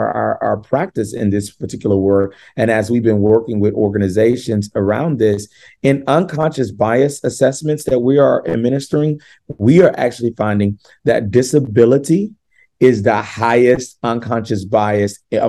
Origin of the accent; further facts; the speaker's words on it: Louisiana, United States; You know, I'm from Louisiana, and if we don't do anything else good in Louisiana